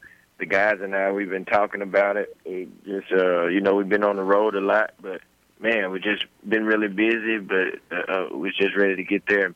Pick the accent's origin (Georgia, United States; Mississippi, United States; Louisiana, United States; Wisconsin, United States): Mississippi, United States; Clinton; I grew up in church. I grew up in Clinton, Mississippi.